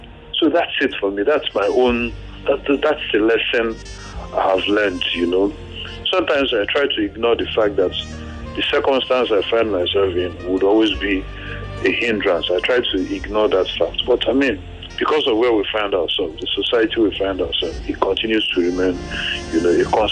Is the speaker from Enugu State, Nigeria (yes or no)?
no; Anambra, Nigeria; I'm from Anambra State.